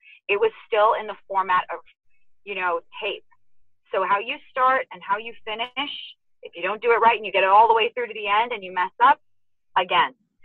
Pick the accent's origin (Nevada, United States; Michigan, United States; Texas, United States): Nevada, United States; Las Vegas; So went from, you know, growing up in Vegas and having a nice lifestyle, my father being incarcerated, then my mom being a single mother